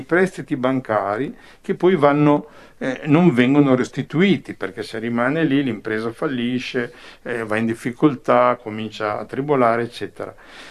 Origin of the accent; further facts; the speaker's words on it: Campogalliano, Emilia-Romagna, Italy; Allora, noi che siamo di Campo Gagliano avremmo dovuto immediatamente dire allarme rosso.